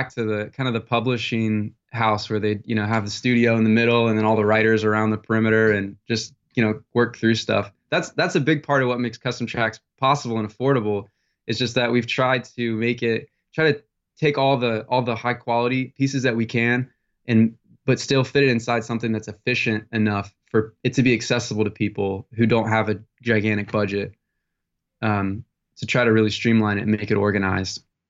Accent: Ocala, Florida, United States; I grew up in Ocala.

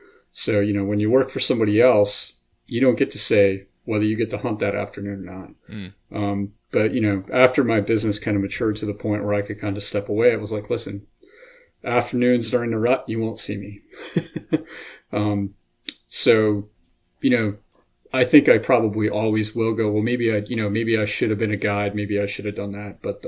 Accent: Pennsylvania, United States; Yeah, so I'm a lifelong PA guy. I grew up in Wyoming County, Pennsylvania.

